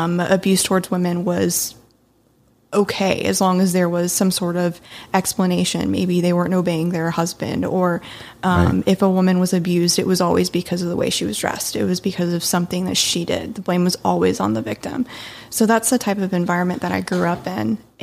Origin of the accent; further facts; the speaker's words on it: Japan; now in Las Vegas, United States; I'm originally from Japan, and then recently moved to Vegas, and then there's been a billion moves in between there. But I grew up super strict, fundamentalist, Baptist. I still identify as Christian